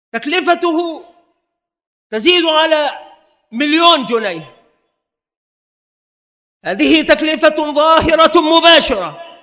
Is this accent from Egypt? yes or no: yes; Egypt; الآن عندنا في مصر طائفة من الناس